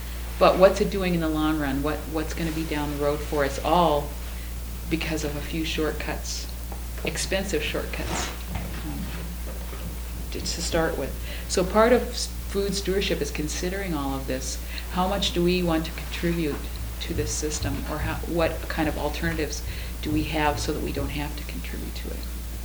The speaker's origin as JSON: {"language": "English", "region": "Nebraska", "country": "United States", "tie": "born or raised there", "said": "I grew up in Nebraska, and there's a really extreme groundwater contamination problem happening there now"}